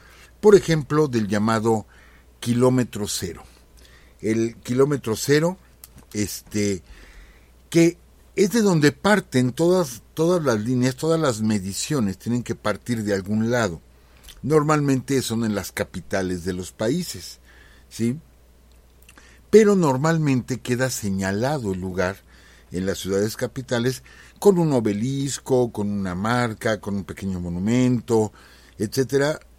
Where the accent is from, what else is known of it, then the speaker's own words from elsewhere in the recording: Michoacán, Mexico; Soy michoacano y me gusta mi gastronomía